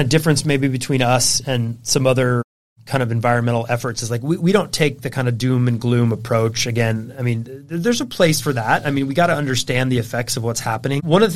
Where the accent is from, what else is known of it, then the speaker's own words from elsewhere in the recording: San Diego, California, United States; because I've always loved the outdoors, obviously growing up in San Diego, you're outdoors almost all year round